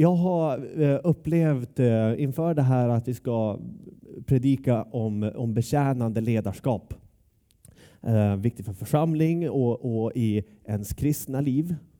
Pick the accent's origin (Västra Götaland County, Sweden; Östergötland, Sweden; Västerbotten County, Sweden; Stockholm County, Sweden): Västerbotten County, Sweden; Skellefteå; Jag kom från Skellefteå.